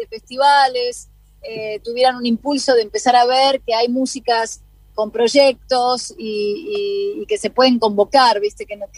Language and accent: Spanish; Argentina; yo, como música argentina, cantante, intérprete